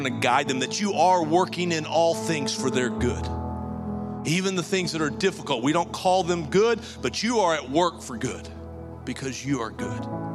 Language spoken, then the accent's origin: English; Texas, United States; I'm from Texas, and what little water we had, we put a dam on it, and there's no water in our creeks.